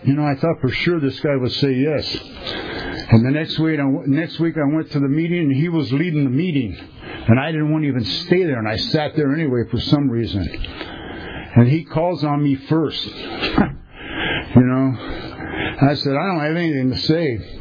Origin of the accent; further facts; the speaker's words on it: San Pedro, California, United States; So I was raised in San Pedro, you know. My dad was a commercial fisherman.